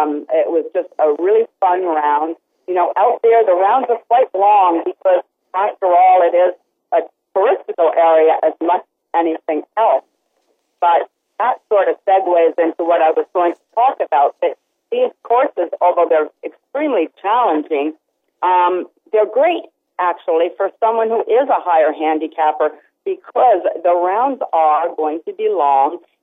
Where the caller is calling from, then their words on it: Connecticut, United States; I am calling from Connecticut, so that may explain it.